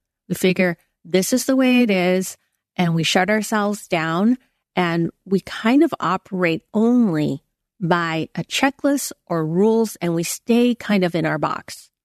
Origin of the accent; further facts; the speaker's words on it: United States; Well, I'm Chinese American, and one of the teas that I really love in Cantonese is called bo lei.